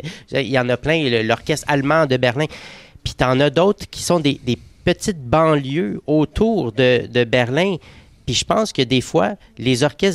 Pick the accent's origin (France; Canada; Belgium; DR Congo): Canada; Quebec; Ça nous appartient en tant que Québécois.